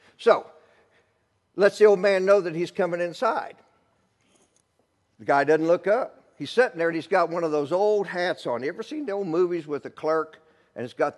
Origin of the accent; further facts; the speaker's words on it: Indiana, United States; I grew up in Cornfield County, Indiana.